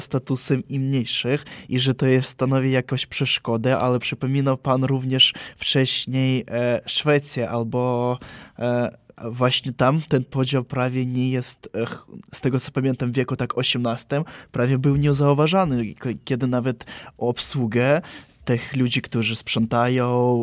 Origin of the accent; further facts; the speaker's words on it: Poltava, Poltava Oblast, Ukraine; Polish is a second language; Jestem z Poltawy.